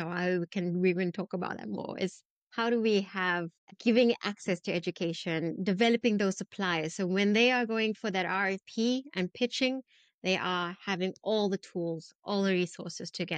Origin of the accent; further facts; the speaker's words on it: South Africa; So I am proudly South African. I grew up during apartheid South Africa